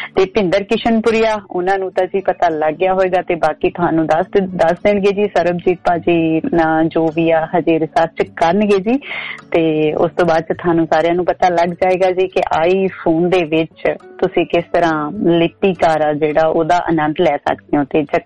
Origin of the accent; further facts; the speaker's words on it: Jagraon, Punjab, India; now in Sydney, Australia; ਤੇ ਲਓ ਜੀ ਸਾਡੇ ਇਲਾਕੇ ਵਾਲੇ ਵੀ ਪਹੁੰਚ ਗਏ ਆ, ਜਾਣੀ ਕਿ ਜਗਰਾਉਂ ਵਾਲੇ ਵੀ ਪਹੁੰਚ ਗਏ ਆ।